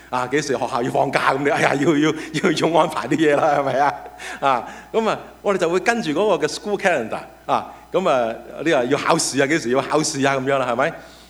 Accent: China; 这三个节期呢当中有一些元素跟我们中国人的农历是有相关的

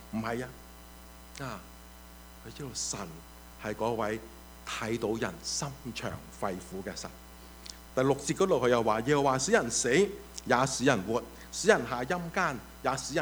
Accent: China; 我们中国人呢的看法是什么呢？

